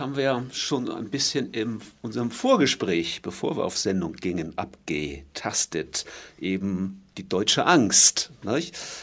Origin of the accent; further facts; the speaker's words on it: Germany; Und wir als Deutsche, was ein Vorteil ist, vielleicht noch umso mehr